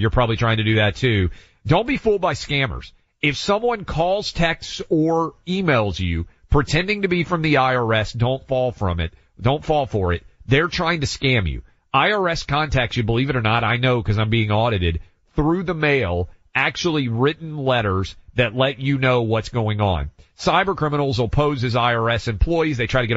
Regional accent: Tennessee, United States; Marsha Blackburn with us now, Senator from my home state of Tennessee.

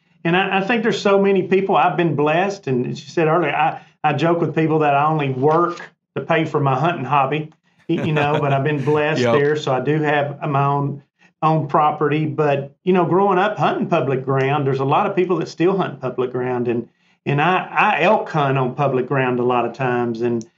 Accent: Arkansas, United States; I'm not from Missouri. I'm from Arkansas, but I've hunted up there for years.

